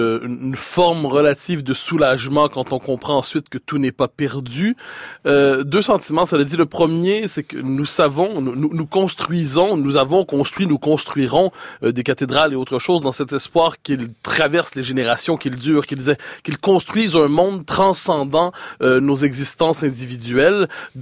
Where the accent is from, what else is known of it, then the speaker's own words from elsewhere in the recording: Quebec, Canada; moi je vous répondrai je suis Québécois